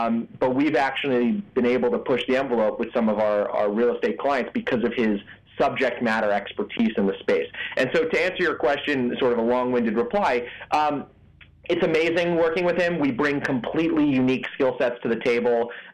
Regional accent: New York City, New York, United States; We actually launched a DJ business in New York City. We grew up here in Manhattan, where we're located today.

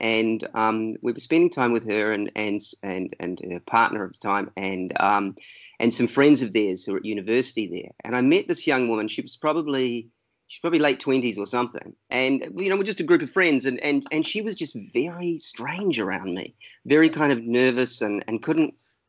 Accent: Auckland, New Zealand; also born or lived in Wellington; I was born in Wellington. I lived in Wellington until I was 8 or 9, and then we moved to Auckland, and the rest of the time I grew up in Auckland.

